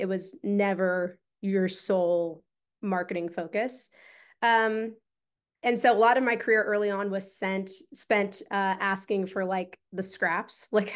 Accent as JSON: {"language": "English", "town": "Columbus", "region": "Ohio", "country": "United States", "tie": "born or raised there", "said": "I'm born and raised in Columbus, Ohio, and this city has just been so good to me from a marketing perspective."}